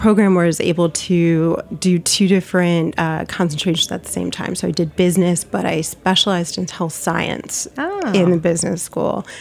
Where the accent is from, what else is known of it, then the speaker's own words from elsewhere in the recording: Florida, United States; And I went to University of Florida. I grew up in South Florida.